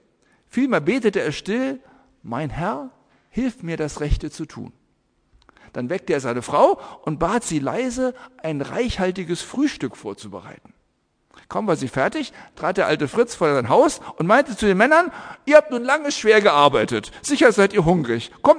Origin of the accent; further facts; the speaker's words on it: Germany; Als Deutsche sind wir an dieser Stelle sehr viel zurückhaltender als andere, sage ich mal in aller Vorsicht.